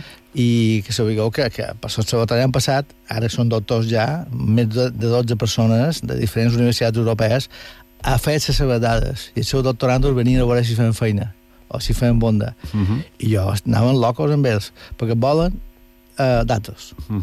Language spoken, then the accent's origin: Catalan; Venezuela; moved away; jo, la meva infància va transcorrer a Venezuela, quan Venezuela era un país de paradís